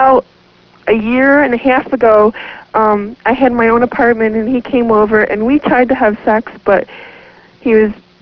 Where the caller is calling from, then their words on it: New York, United States; Hello, Dr. Rose. Hello. I'm calling from Central New York.